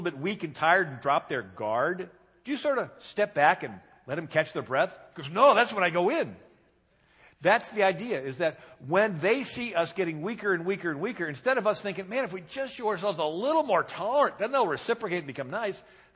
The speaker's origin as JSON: {"language": "English", "town": "St. Louis", "region": "Missouri", "country": "United States", "said": "And I'm from St. Louis, Missouri."}